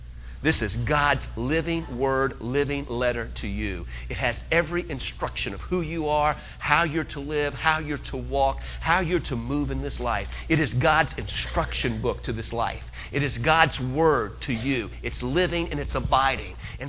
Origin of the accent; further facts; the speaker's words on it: New Orleans, Louisiana, United States; now in Texas, United States; Now, I know when I came from New Orleans to Houston to North Texas, I was an alien, okay?